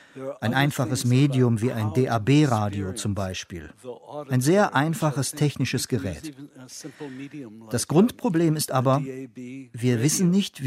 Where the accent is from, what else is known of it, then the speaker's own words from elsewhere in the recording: United States; Wie Sie wissen, bin ich in den USA aufgewachsen.